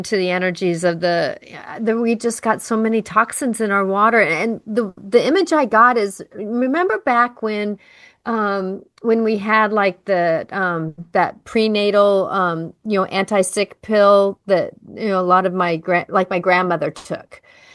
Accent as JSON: {"language": "English", "town": "Ballard", "region": "Washington", "country": "United States", "tie": "born or raised there", "said": "I grew up in Ballard, so it's like I just kind of need to know what's going on"}